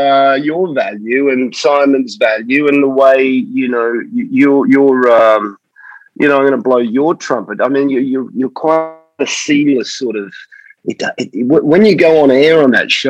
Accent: Australia; now in United Kingdom; I haven't lived there for a while. But Australia

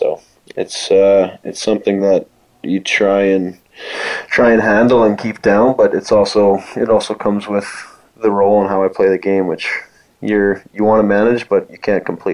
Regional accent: Lloydminster, Canada; For me in Lloydminster, it was my hometown, so that was really cool. I got to be a captain there, my hometown team that I grew up watching

